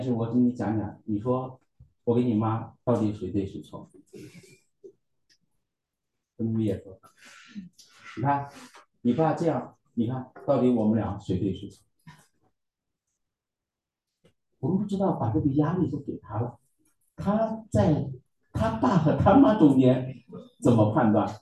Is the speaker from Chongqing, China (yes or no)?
no; Henan, China; accent: Henan; 用我们河南话说，他们干得很差事